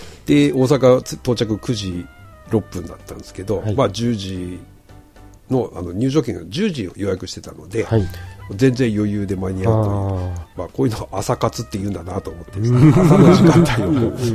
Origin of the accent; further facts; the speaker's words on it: Hokkaido, Japan; 私らみたいなこう北海道から来た人間ってその5月にそんな風になってるなっていうのは全く思わなかったんで